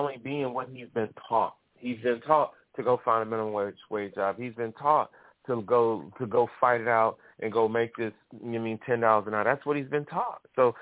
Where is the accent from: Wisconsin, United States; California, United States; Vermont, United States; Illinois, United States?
Illinois, United States; Chicago; Some young brother came to me, got to talking to me and found out I was from Chicago.